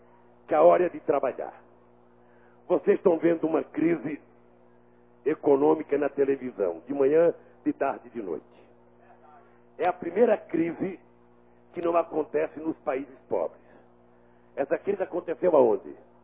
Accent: Northeast Region, Brazil; born there; Eu nasci no Nordeste. Não tive grandes estudos.

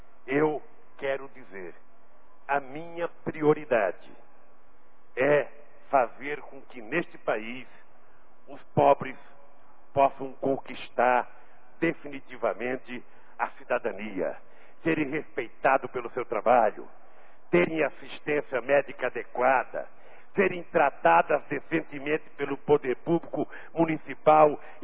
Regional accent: Brazil; Nós todos somos brasileiros, somos irmãos

